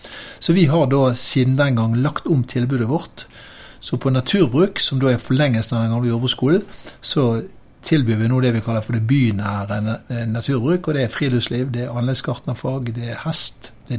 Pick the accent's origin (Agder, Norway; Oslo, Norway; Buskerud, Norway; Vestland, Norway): Vestland, Norway; Bergen; Jeg vokste opp i Bergen sentrum, gikk på Tangs.